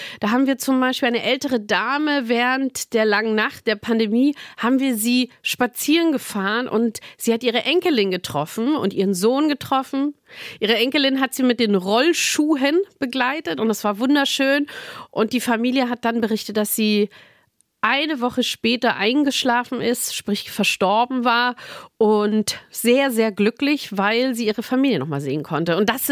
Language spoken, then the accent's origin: German; Munich, Bavaria, Germany; ich bin ein Münchner Kindl gebürtigerweise nach München gekommen und so kommt der Name zustande. Genetisch bedingt. Meine Mutter, ein Münchner Kindl, urbayerisch